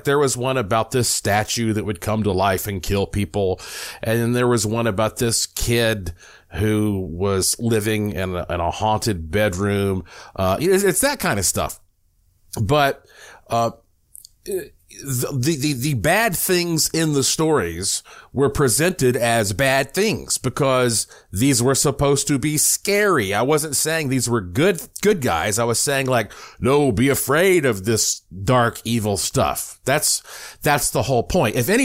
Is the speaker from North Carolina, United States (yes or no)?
yes; North Carolina, United States; And so growing up in Western North Carolina, surrounded by all these legends and folklore and stuff, I like these spooky tales.